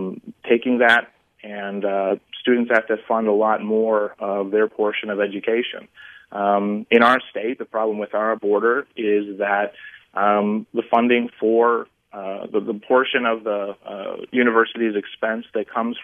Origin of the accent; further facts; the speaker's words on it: Wisconsin, United States; We focus on Wisconsin because we're from Wisconsin, but the problem doesn't start within our borders.